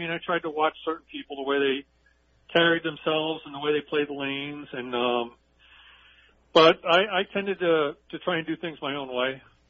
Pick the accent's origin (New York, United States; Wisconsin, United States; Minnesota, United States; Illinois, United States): New York, United States; Merrick; I grew up on Long Island, mostly the Merrick Belmore area. So I was always around the game.